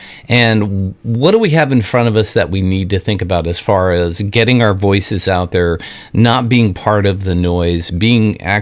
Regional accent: New York, United States; And I grew up in New York. We call them New York adjectives

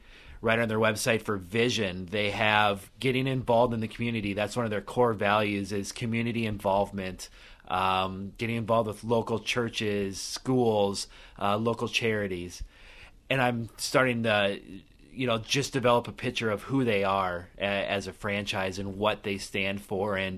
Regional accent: Iowa, United States; I grew up in Northwest Iowa, where the Pizza Ranch started.

